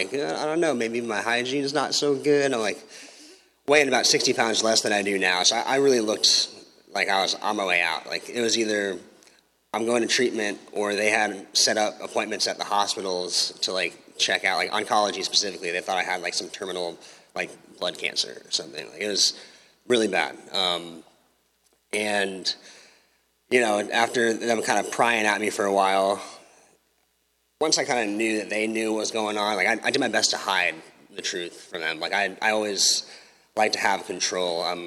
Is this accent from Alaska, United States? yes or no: no; Oregon, United States; So I'm from Oregon. I moved down here after I completed 60 days at Turning Point.